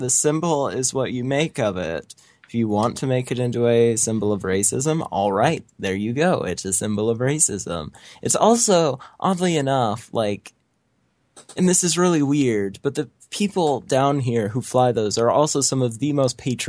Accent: the South, United States; I'm from the South, so, you know, quite literally close to home.

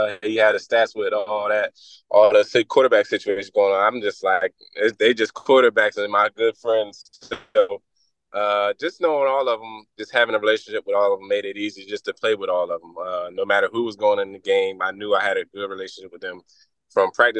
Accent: Philadelphia, Pennsylvania, United States; I'm hearing that, but I grew up in Philly, so it's not too much colder than Philly.

